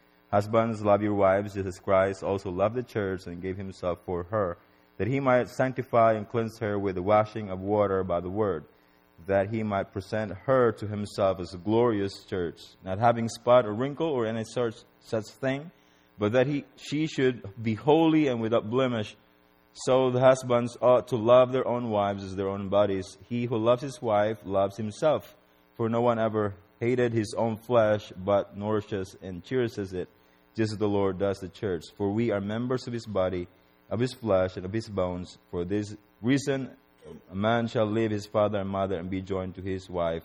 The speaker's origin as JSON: {"language": "English", "country": "Philippines", "tie": "born or raised there", "said": "Where I grew up in the Philippines, people tend to stay in one location most of the time."}